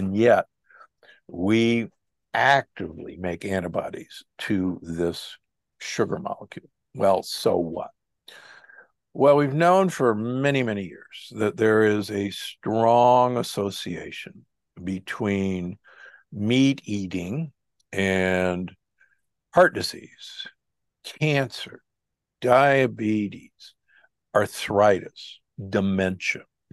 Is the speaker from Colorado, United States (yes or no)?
no; Omaha, Nebraska, United States; I was raised in Omaha, Nebraska. Nebraska is the beef state.